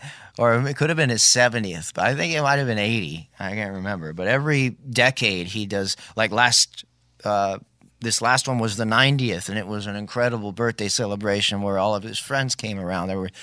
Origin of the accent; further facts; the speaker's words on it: Hawaii, United States; He lived on Maui, interestingly enough, which I grew up in Maui.